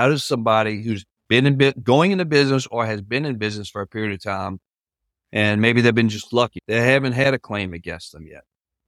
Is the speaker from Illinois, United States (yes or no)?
no; New Orleans, Louisiana, United States; I'm from New Orleans